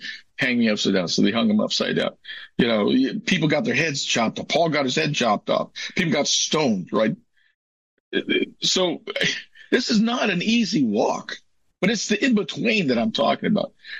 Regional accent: Los Angeles, California, United States; I told you I'm from Los Angeles, and my upbringing was ugly.

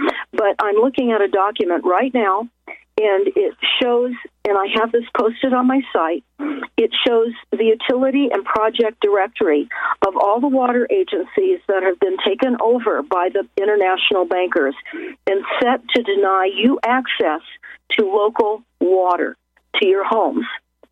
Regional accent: Pacific Palisades, California, United States; also born or lived in Santa Monica / Malibu; Again, I was born in Santa Monica. I grew up in and going around the Pacific Palisades as a young girl. It's gone. And I grew up in Malibu, and I was evacuated when I was only 11.

